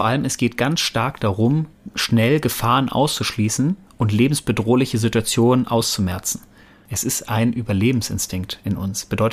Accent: Bochum, North Rhine-Westphalia, Germany; Bochum, ich komme aus

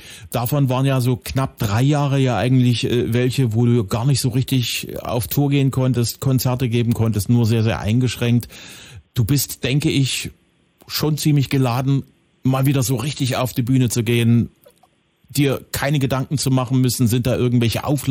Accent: Zwickau, Saxony, Germany; Du bist im Juli in meiner Heimatstadt, Zwickau.

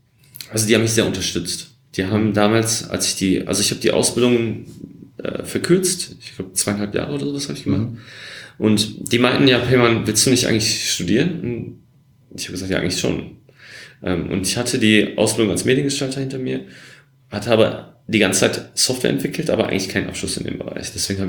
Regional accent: Essen, North Rhine-Westphalia, Germany; now in Berlin, Germany; Ich bin im Ruhrgebiet groß geworden, in Essen. Mhm. Und irgendwann bin ich nach Berlin gezogen.

